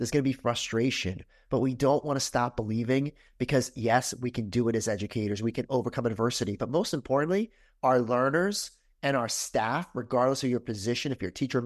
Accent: New Jersey, United States; Oh, that's easy. I'm from Jersey.

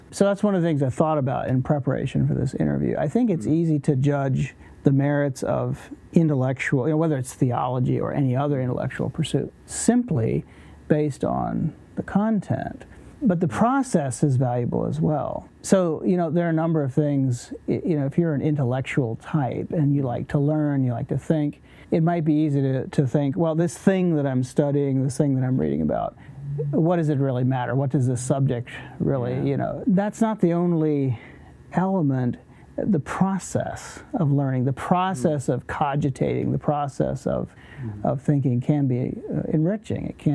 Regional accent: Virginia, United States; born there; now in Lancaster, United States; Yeah, so I was born in Virginia. Now I live in Lancaster. Never thought I would end up here.

